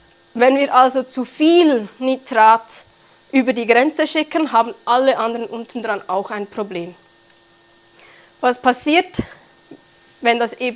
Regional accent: Switzerland; Bei uns in der Schweiz ist das eigentlich nicht so

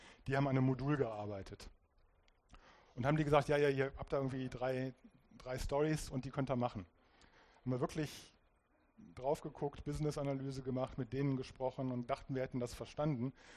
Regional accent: Ratingen, North Rhine-Westphalia, Germany; Ich komme aus Ratingen, zwischen Düsseldorf und Essen.

